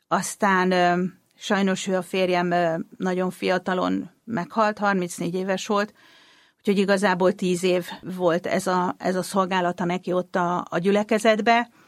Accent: Miskolc, Borsod-Abaúj-Zemplén, Hungary; Ott éltünk, hatan vagyunk testvérek, és ő nagyon fiatalon meghalt, én még 7 éves voltam akkor. Utána ugye onnan el kellett jönnünk, és Miskolcra kerültünk

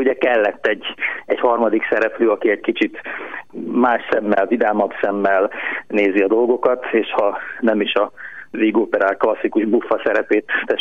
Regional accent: Kecskemét, Bács-Kiskun, Hungary; Mivel én kecskeméti vagyok, szeretném azért Kecskeméten is lenne

